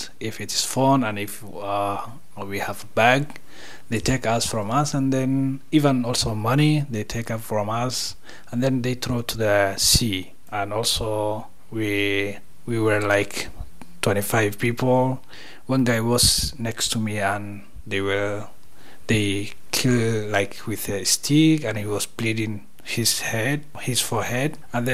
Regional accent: Somalia; I am from Somalia and I arrived here like 3rd of April 2021. I'm here 3 years and a few months.

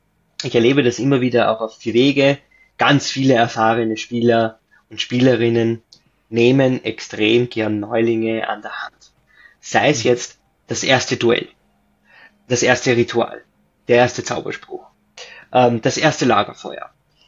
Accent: Austria; also es gibt kleinere Händler, aber tatsächlich auch bei uns in Österreich

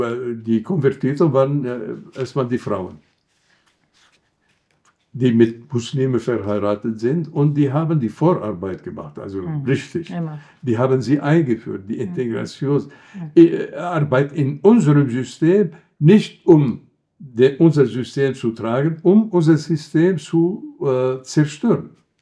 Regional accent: Lebanon; Ich komme aus dem Libanon und weiß, dass diese Verschiedenheit, solange ein gemeinsamer Nenner nicht vorhanden ist, dann gibt es einen Konflikt.

